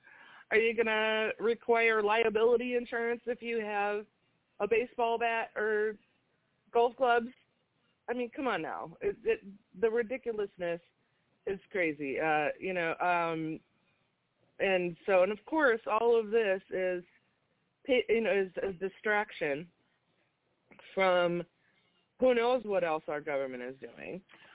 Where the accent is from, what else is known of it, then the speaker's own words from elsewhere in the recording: Minnesota, United States; And I'm from Minnesota. I've never even heard of that town.